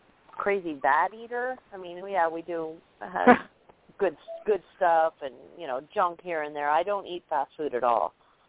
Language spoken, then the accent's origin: English; Washington, United States; moved away; No, I grew up in the state of Washington.